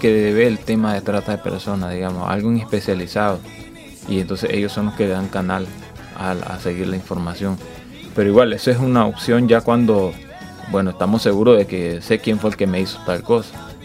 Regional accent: Nicaragua; Sabemos que nosotros como nicaragüenses sobrevivimos con, así como decimos popularmente, con arroz, frijoles, tortilla y queso.

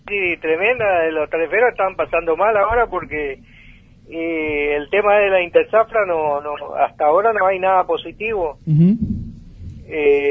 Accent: Hipólito Yrigoyen, Misiones, Argentina; Misiones. Sí, yo soy Hipólito Irigoyen, sí.

